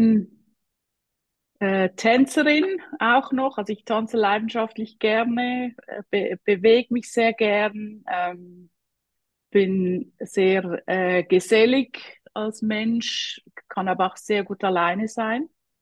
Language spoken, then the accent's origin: German; Switzerland; Ich bin Schweizerin, das hört man wahrscheinlich. Die aus Deutschland kommen, die werden das merken, dass ich einen Akzent habe.